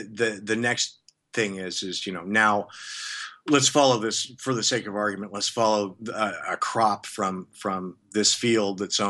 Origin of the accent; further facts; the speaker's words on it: Colorado, United States; and I'm from Northern Colorado. My dad was a civil engineer at Colorado State University.